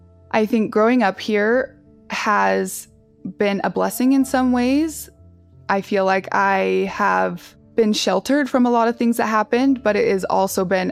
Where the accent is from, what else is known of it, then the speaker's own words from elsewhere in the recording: Utah, United States; I grew up in Utah. I grew up LDS, or as most people know it, Mormon. It's pretty much all I've known for my whole life. And I think that in Utah, we live in a bubble.